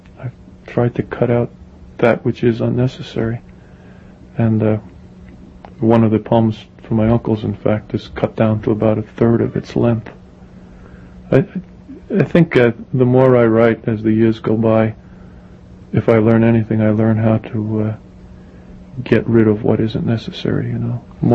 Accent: Nesconset, New York, United States; When I grew up in Nesconset, outside Smithtown, out in Suffolk County, there were only two or three neighbors around

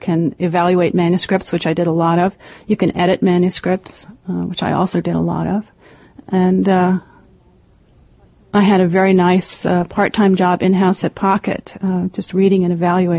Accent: New York, United States; came back to New York. I'm from New York.

